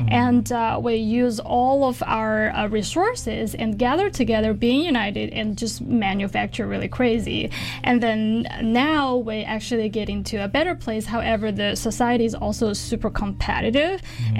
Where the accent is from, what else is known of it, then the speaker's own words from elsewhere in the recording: China; English is a second language; I grew up in China, and our educational system was very competitive